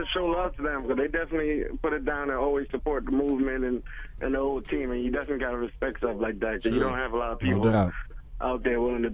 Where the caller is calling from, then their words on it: New Jersey, United States; Oh, I'm in Jersey right now.